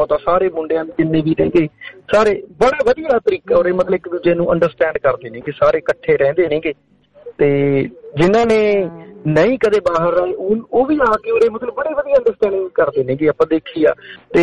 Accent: Bhikhi, Punjab, India; moved away as an adult; ਮੇਰਾ ਪੰਜਾਬ ਦੇ ਵਿੱਚ ਲੁਧਿਆਣੇ ਦੇ ਕੋਲੇ ਰਾੜਾ ਸਾਹਿਬ ਪਿੰਡ ਆ, ਤੇ ਰਾੜਾ ਸਾਹਿਬ ਦੇ ਨਾਲ ਹੀ ਮੇਰਾ ਪਿੰਡ ਭੀਖੀ ਖੜਦਾ, ਪਰ ਮੈਂ ਰਾੜਾ ਸਾਹਿਬ ਹੀ ਰਹਿੰਦੇ ਹਾਂ ਅਸੀਂ ਬਾਜ਼ਾਰ ਦੇ ਵਿੱਚ ਹੀ

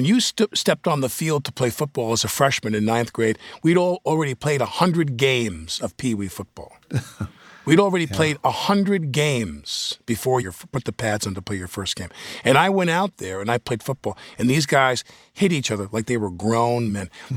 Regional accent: Massapequa, New York, United States; I'm from Massapequa, Long Island, and they had 2 high schools.

